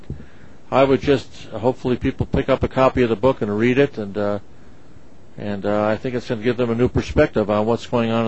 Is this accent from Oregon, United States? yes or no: no; Cleveland, Ohio, United States; I based on growing up in Cleveland, Ohio, and a lot of black people in the community.